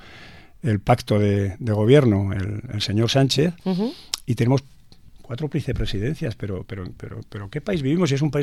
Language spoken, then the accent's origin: Spanish; Aragon, Spain; yo que soy aragonés